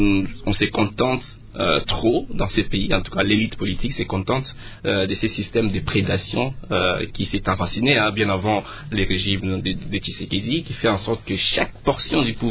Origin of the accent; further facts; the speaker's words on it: Kisangani, Tshopo, DR Congo; à Kisangani, ma ville natale qui est dans les noirs depuis plusieurs années